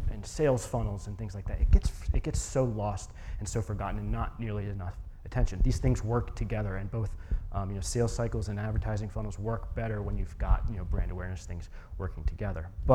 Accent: Philadelphia, Pennsylvania, United States; as introduced, I'm from Philadelphia, first of all.

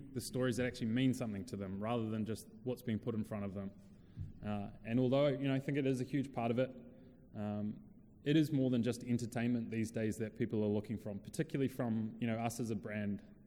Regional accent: New Zealand; accent: New Zealand; And we started out down in New Zealand, hence my funny accent, and now we've got teams spanning across North America, Europe, and Asia Pacific as well.

